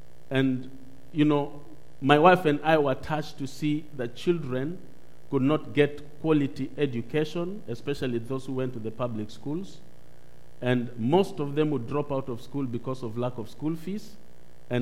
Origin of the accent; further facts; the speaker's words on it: Nairobi, Kenya; Now, I was born in Nairobi, the capital city of Kenya, and well, my father was working in Nairobi.